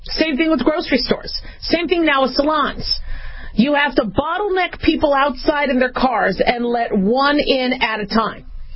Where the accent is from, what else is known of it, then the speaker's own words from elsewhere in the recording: Las Vegas, Nevada, United States; also born or lived in California / Arizona; So, growing up in Nevada, growing up in Las Vegas, and I kind of grew up in California and Arizona because my folks moved a lot.